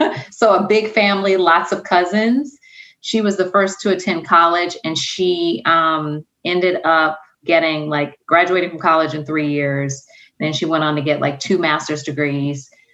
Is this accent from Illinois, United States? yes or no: yes; Chicago, Illinois, United States; So I am from Chicago. I'm a native Chicagoan and a proud one at that.